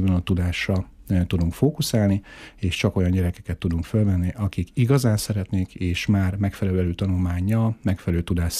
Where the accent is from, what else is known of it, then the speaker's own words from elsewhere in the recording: Miskolc, Borsod-Abaúj-Zemplén, Hungary; ide jártam, itt éltem, itt nőttem föl.